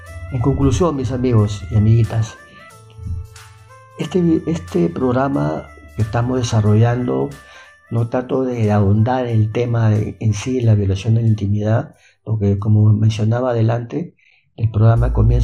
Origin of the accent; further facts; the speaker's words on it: Peru; Bueno, yo soy de Perú, vivo en Lima, entonces no tengo idea